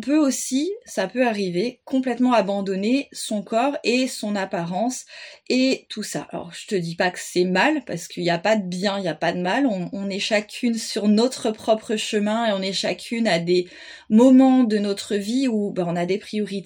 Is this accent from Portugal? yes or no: no; France; moi je suis française et que j'habite en France et que je vis, voilà, en France